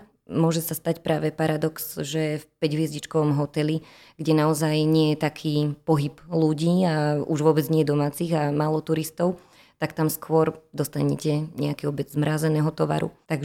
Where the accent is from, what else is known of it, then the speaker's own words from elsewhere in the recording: Trenčín, Trenčín Region, Slovakia; My napríklad máme veľmi radi tým, že sme z Trenčína